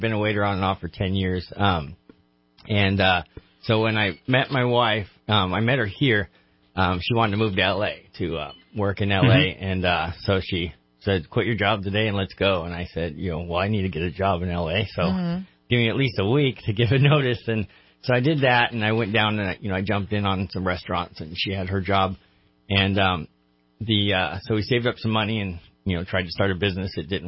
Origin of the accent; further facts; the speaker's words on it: Redding, California, United States; we've hit 100 flips in Shasta County. And it was really important to do it all here because this is my hometown, and I want to make streets in Redding better.